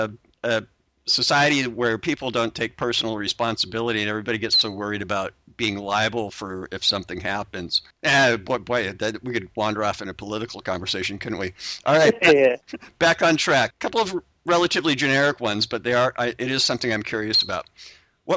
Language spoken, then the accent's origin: English; California, United States; I'm from Northern California.